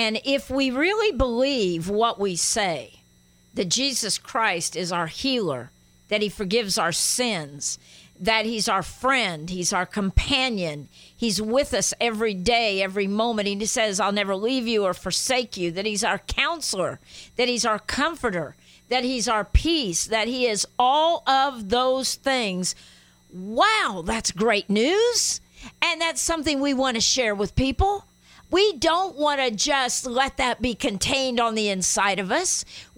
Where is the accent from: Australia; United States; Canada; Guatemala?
Guatemala; since growing up in Guatemala as a missionary's kid.